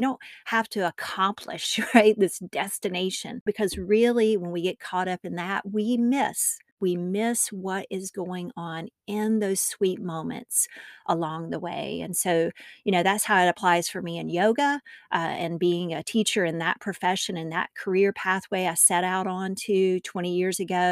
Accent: North Carolina, United States; I'm a native North Carolinian, as I've mentioned. But recently, my family moved back to what's my hometown, and it's actually where my husband and I grew up

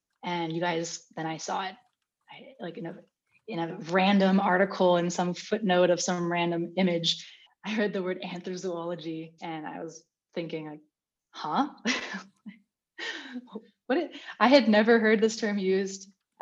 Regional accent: California, United States; moved away as an adult; now in Germany; I moved from where I grew up in California to Germany at 18 years of age to become a full-time self-employed guide dog instructor

